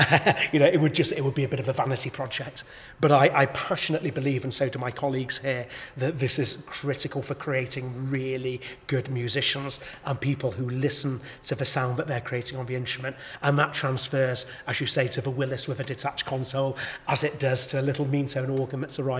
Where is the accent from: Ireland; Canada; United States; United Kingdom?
United Kingdom; England; Interestingly, we do get people from overseas who come because we are English